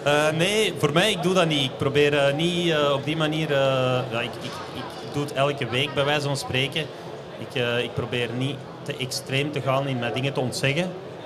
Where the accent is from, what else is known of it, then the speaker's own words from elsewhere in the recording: Belgium; now in Girona, Spain; voor mij als Belg is dat toch dat frituur